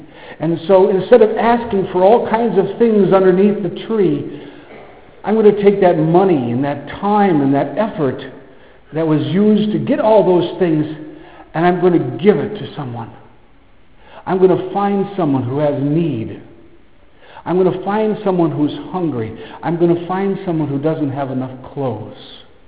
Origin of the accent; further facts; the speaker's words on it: Wisconsin, United States; In my time, it was having a Green Bay Packer helmet. I grew up in Wisconsin.